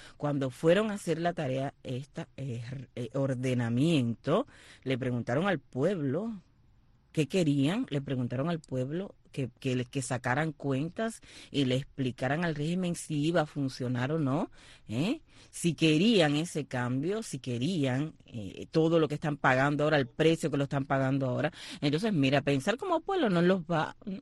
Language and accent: Spanish; San Germán, Puerto Rico; el campesino es de un poblado cercano a mi pueblo, que se llama Santa Cruz, es en el camino a San Germán, de San Germán soy yo.